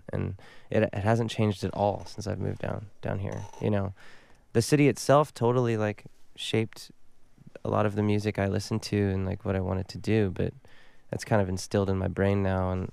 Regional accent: California, United States; I grew up around L.A. I'm from Orange County, so yeah, it's great.

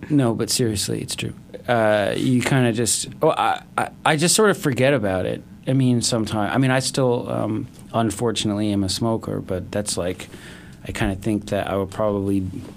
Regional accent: North Carolina, United States; I'm from North Carolina. The long evenings, long days, storytelling, sitting around. There's nothing to do.

